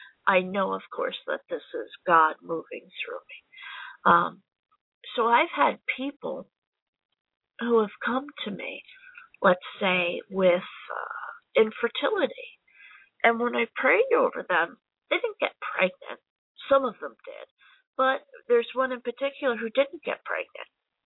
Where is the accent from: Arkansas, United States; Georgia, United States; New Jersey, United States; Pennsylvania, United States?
New Jersey, United States; now in Illinois, United States; I was from New Jersey. This is my first house in Illinois.